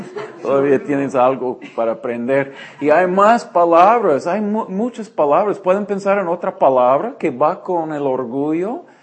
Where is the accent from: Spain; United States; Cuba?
United States; Eugene, Oregon; somos de Oregon, Pamela es de Portland, yo de Eugene, nací aquí, pero regresé, pues salimos por mucho tiempo.